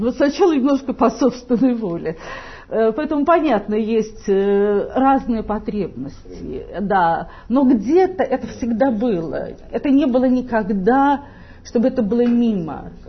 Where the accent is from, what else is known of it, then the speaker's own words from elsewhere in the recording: Western Belarus, Belarus; Я из Западной Белоруссии, поэтому мы до 1939 года не были в составе Советского Союза тогда.